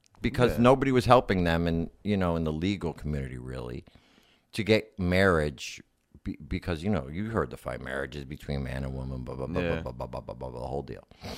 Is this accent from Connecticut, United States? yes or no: yes; Connecticut, United States; For me, like growing up in Connecticut as a kid, I wasn't even informed of the gay community.